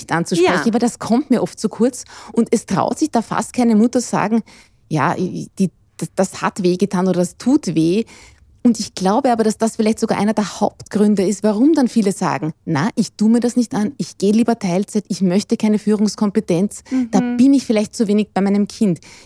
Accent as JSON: {"language": "German", "town": "Wieselburg", "region": "Lower Austria", "country": "Austria", "tie": "born or raised there", "said": "Also ich bin am Land aufgewachsen in Wieselburg"}